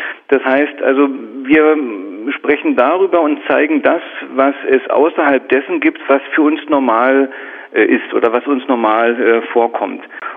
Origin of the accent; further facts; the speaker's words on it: Berlin, Germany